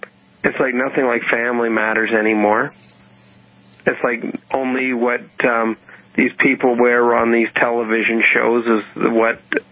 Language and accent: English; Canada; Where we're from Canada, and the Prime Minister travels on a 15-year-old